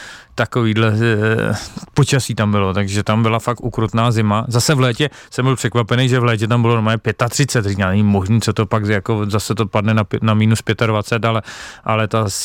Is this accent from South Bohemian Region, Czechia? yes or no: yes; České Budějovice, South Bohemian Region, Czechia; jsem z Budějovic, nedám na své rodné město dopustit